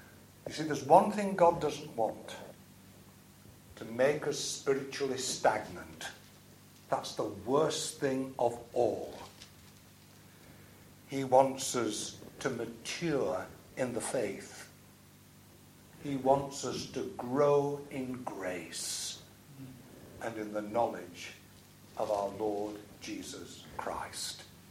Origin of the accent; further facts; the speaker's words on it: Barnsley, Yorkshire and the Humber, United Kingdom; I worked in a family jeweller's in my hometown of Barnsley.